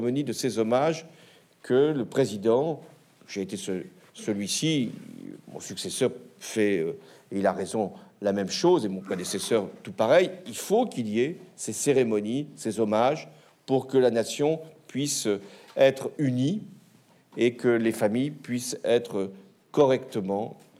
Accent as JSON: {"language": "French", "town": "Rouen", "region": "Normandy", "country": "France", "tie": "born there", "said": "et je suis né à Rouen, donc je connaissais cette ville."}